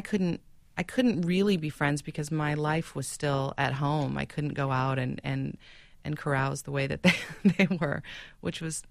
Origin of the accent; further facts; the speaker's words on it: Sacramento, California, United States; but I am performing actually at a jazz festival in Sacramento this May, which is my hometown.